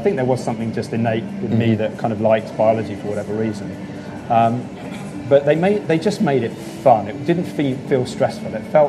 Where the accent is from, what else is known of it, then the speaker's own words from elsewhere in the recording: South East England, United Kingdom; Yeah, so I grew up in Hampshire. I went to predominantly state schools. I went to the local primary school, the local non-selective comprehensive school, but then ended up in, I did my A-levels in Scotland